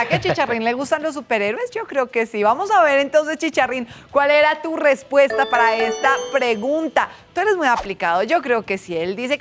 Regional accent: Colombia; Pues mi tierra Colombia está llena de cumbias, de vallenatos, de alegría, de sabrosura.

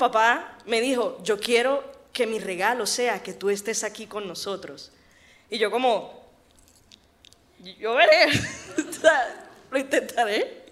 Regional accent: Cartagena, Bolívar, Colombia; now in Bogotá, Colombia; Porque yo soy de Cartagena y en Cartagena es obligatorio pasar Navidad y Año Nuevo con tu familia.

